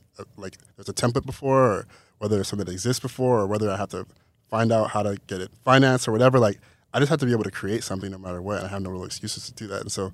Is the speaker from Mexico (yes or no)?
no; Rancho Cucamonga, California, United States; I grew up in Rancho Cucamonga, which is... There's nothing remarkable.